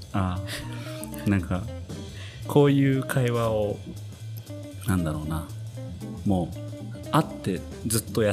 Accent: Kansai, Japan; 僕は生まれが関西なんですけど、関西エリアが出身なんですけど

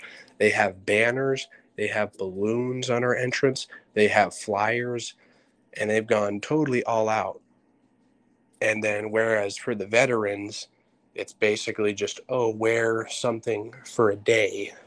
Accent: Seattle, Washington, United States; also born or lived in San Antonio; I was born in San Antonio, Texas, and grew up with Jay Irvin in West Seattle, Washington.

